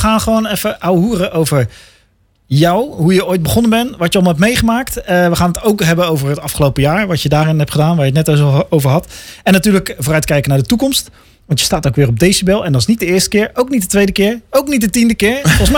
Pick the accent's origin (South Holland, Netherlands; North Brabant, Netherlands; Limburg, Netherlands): South Holland, Netherlands; Vlaardingen; Ja, ik ben daar geboren, hè, Vlaardingen. Ik kom uit de hoed van Vlaardingen.